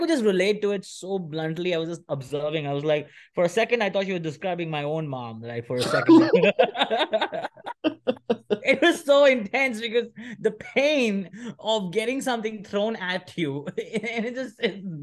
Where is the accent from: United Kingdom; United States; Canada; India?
India; English is a second language; I'm an Indian, and we have more weird word than chancla.